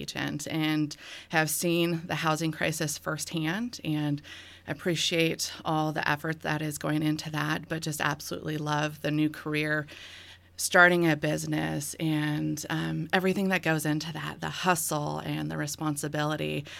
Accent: Spokane, Washington, United States; Born and raised in Spokane, grew up in North Spokane, went to Meade High School

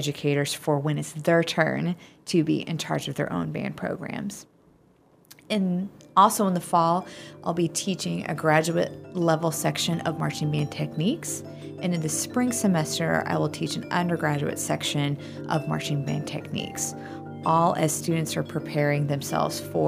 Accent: Missouri, United States; so I'm very happy to be back in Columbia, back in my home state, in this new position.

